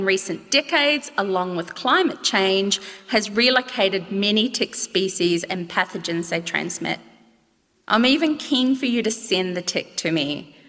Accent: South Island, New Zealand; I grew up in New Zealand

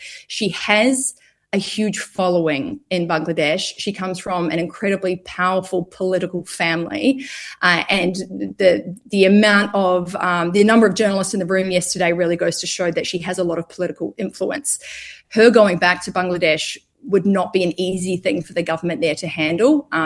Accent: Melbourne, Victoria, Australia; now in India; I'm from Melbourne, so I'm used to a lovely dry heat.

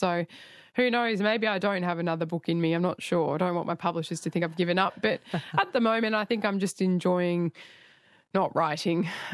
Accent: Australia; And we're all Australian, right?

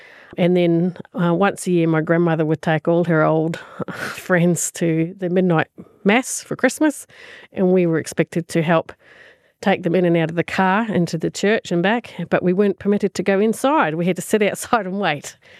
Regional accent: New Zealand; part of the community I grew up in New Zealand was a tiny community, and the two biggest gossips in town were the local GP and the local priest.

